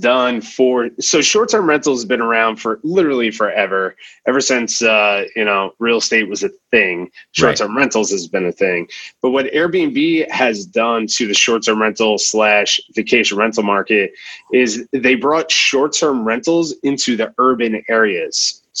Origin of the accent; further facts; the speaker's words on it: New Jersey, United States; So we were doing that all throughout New Jersey. I'm originally from New Jersey.